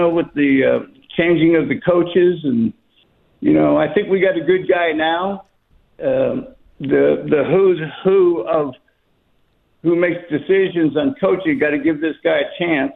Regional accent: Florida, United States; I never watched hardly any college ball, even though I grew up in Florida.

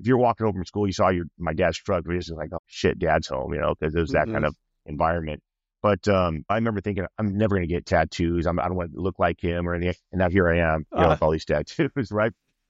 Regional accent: Ventura, California, United States; So I grew up in Ventura, Ventura, California, and I had four siblings

